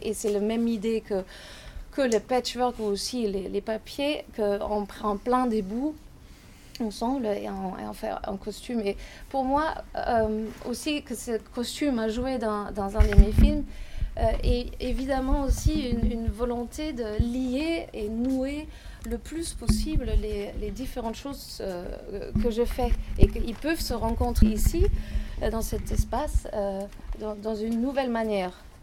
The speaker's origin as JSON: {"language": "French", "town": "Karlsruhe", "region": "Baden-Württemberg", "country": "Germany", "said": "En fait, moi, je viens de Karlsruhe et c'est le début, si on veut, de la forêt noire."}